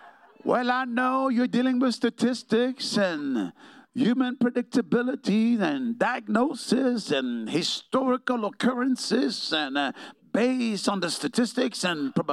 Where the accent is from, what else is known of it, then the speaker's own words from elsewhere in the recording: New York, United States; I'm from New York.